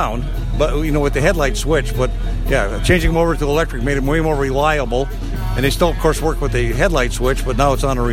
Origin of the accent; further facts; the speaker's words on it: Finley, North Dakota, United States; And I'm originally from Finley, North Dakota.